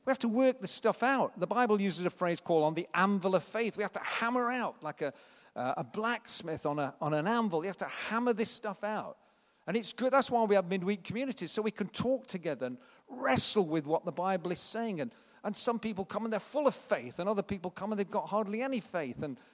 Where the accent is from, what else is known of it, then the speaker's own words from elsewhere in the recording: Sheffield, Yorkshire and the Humber, United Kingdom; We're from Sheffield, it's all about love.